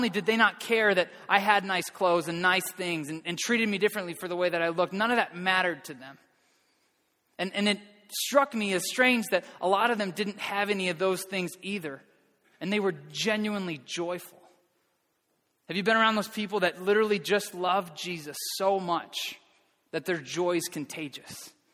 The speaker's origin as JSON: {"language": "English", "town": "Edina", "region": "Minnesota", "country": "United States", "tie": "born or raised there", "said": "I grew up right here in Edina. I had a great family that loved me and I loved them."}